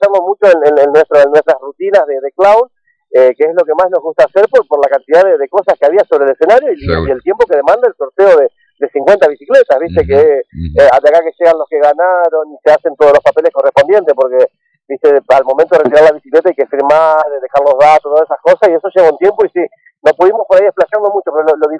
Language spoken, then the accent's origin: Spanish; Concordia, Entre Ríos, Argentina; para mí que soy de Concordia